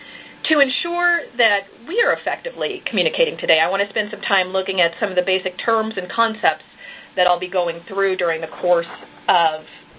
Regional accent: Midwest, United States; first language English; that I grew up in the Midwest, and that my primary language is English.

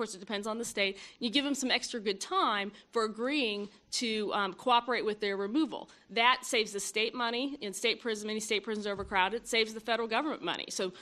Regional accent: Kansas, United States; For example, in my home state of Kansas

